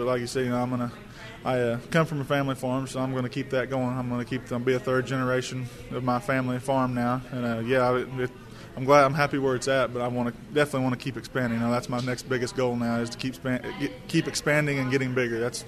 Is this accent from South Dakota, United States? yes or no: no; Cordell, Oklahoma, United States; I'm from the Cordell FFA chapter in Cordell, Oklahoma